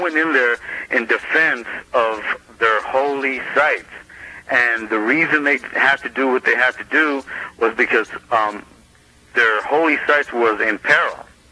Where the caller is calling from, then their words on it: Los Angeles, California, United States; I'm calling you from East Los Angeles again.